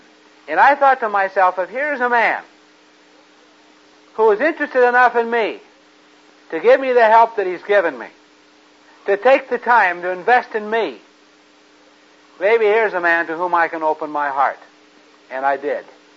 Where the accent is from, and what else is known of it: Modesto, California, United States; born or raised there